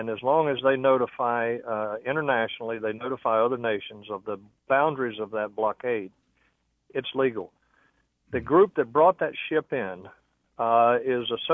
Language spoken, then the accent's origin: English; United States; I find that just offensive and unacceptable as an American.